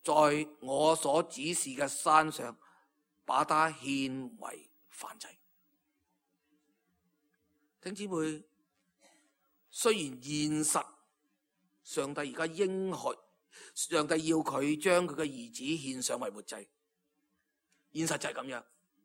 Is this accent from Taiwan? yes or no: no; China; 好像我们中国人有时为一些东西命名都有个意思